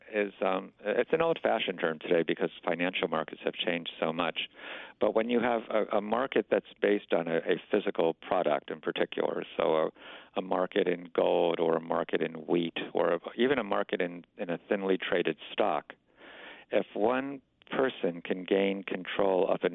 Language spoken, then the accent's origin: English; Virginia, United States; this involves the case of Bob McDonald from my home state of Virginia